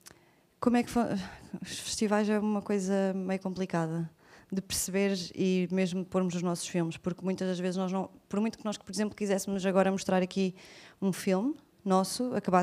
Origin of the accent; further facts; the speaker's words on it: Pombal, Leiria, Portugal; eu sou de Pombal, eu não sou daqui, mas eu faço os meus filmes, ou tento fazer na minha terra.